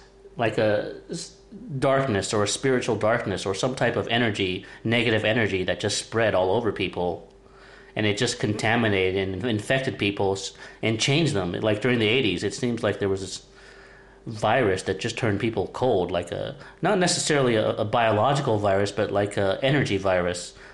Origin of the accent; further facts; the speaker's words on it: California, United States; I noticed that, too, growing up in California.